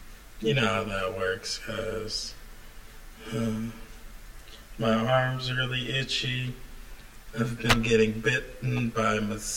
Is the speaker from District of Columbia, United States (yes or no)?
no; Louisiana, United States; accent: Louisiana; I don't know how I feel about my Louisiana accent coming from Louisiana.